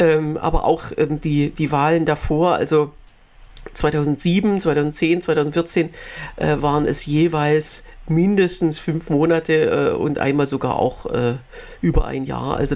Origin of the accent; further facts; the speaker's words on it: Germany; Als Deutscher sage ich immer ja zu einer Wiedervereinigung